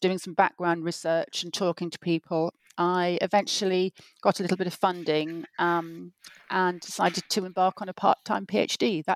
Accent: Wales, United Kingdom; the area where I grew up on the Welsh borders.

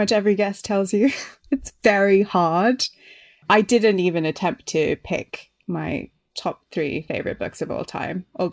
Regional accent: Sri Lanka; I grew up in Sri Lanka, so naturally I read some local literature

